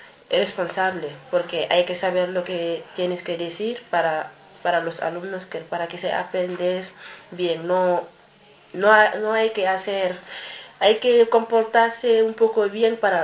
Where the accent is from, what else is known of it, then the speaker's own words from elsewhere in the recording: Senegal; now in Spain; Yo soy de Senegal, tengo 20, en junio voy a cumplir 23.